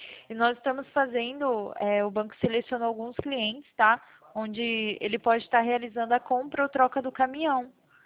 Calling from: São Paulo, Brazil; Eu falo do estado de São Paulo.

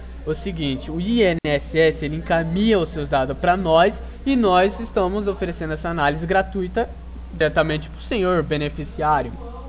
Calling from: São Paulo, Brazil; eu falo de São Paulo, Avenida Paulista.

